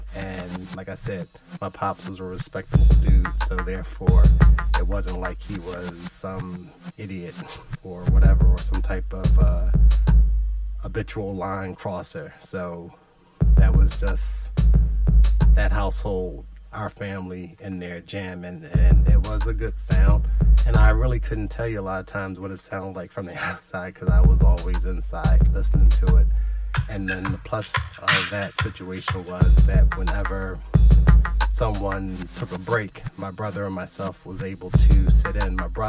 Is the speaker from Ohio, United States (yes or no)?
no; Philadelphia, Pennsylvania, United States; I grew up in West Oak Lane, so city block had 60 houses on it, row houses.